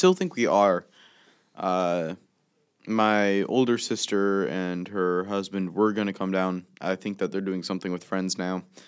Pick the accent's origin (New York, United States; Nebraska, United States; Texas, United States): Nebraska, United States; born there; And I was born in Nebraska, and my uncle and his family live in Iowa, and my family, of course, Nebraska.